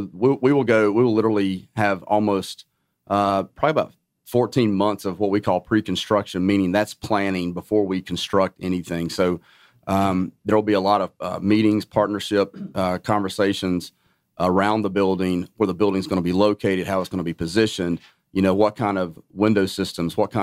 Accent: Clayton, Georgia, United States; I grew up in Northeast Georgia in a small town called Clayton, Georgia, in Raven County.

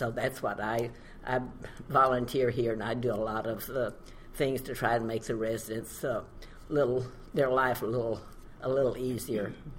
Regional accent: Texas, United States; also born or lived in Long Beach, California; I was born in Red River County in East Texas, and I grew up in the East Texas oil field

